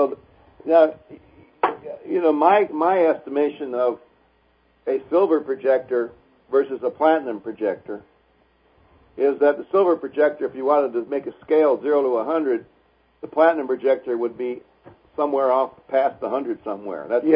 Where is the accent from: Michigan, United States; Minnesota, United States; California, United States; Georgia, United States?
Michigan, United States; Detroit; I grew up in Detroit.